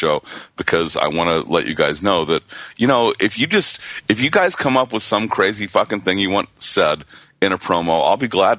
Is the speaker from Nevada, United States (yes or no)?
yes; Las Vegas, Nevada, United States; She's from New York. I'm from Las Vegas. She's from New York. I married her.